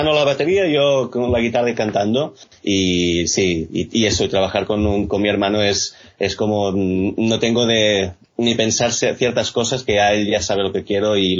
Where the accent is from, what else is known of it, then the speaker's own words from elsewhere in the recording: Vilafranca del Penedès, Catalonia, Spain; de Vilafranca del Penedès, cerca de Barcelona.